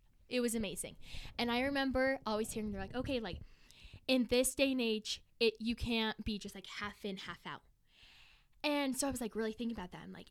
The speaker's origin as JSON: {"language": "English", "town": "Highland", "region": "Utah", "country": "United States", "tie": "born or raised there", "said": "we grew up in Highland, very, like, LDS prominent. And so, and, like, our parents that grew up LDS."}